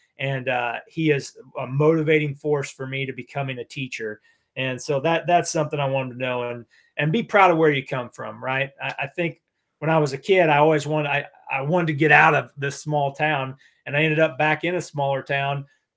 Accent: Pleasantville, Iowa, United States; I came from a little town of 1,500 people, Pleasantville, Iowa. The movie actually debuted in my hometown.

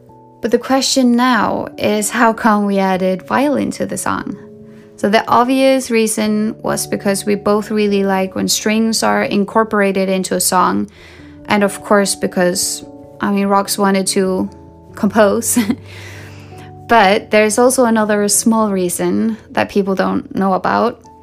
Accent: Sweden; I mean, I grew up in Sweden, the country of pop.

